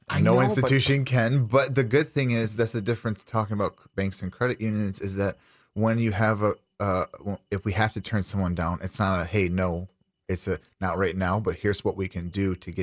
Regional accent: Janesville, Wisconsin, United States; also born or lived in Beloit; Grew up in Janesville, was born in Beloit, Wisconsin.

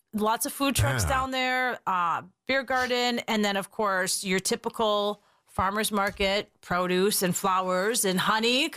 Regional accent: Whitefish, Montana, United States; Whitefish, Montana.

